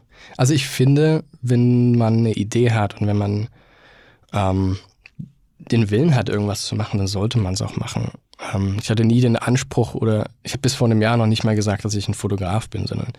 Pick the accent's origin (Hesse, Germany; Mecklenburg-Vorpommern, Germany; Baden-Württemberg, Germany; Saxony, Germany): Saxony, Germany; Chemnitz; Ich bin in Chemnitz groß geworden, das ist ja auch die Metropole schlechthin.